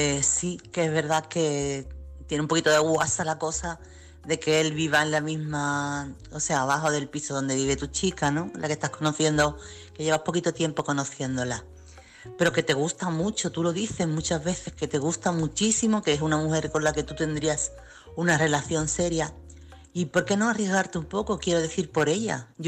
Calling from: Chiclana de la Frontera, Andalusia, Spain; corresponsal de Chiclana.

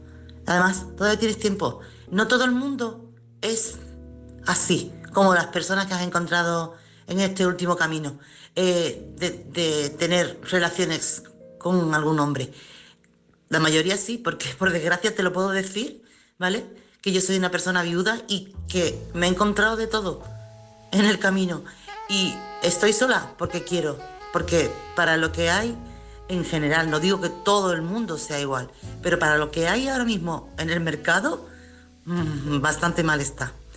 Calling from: Chiclana de la Frontera, Andalusia, Spain; corresponsal de Chiclana.

